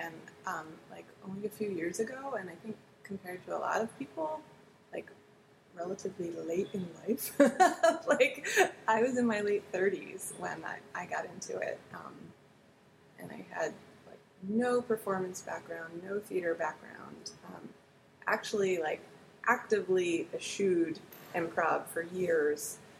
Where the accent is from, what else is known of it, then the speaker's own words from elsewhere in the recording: Cherry Hill, New Jersey, United States; I'm from New Jersey. Southern New Jersey. Cherry Hill, New Jersey.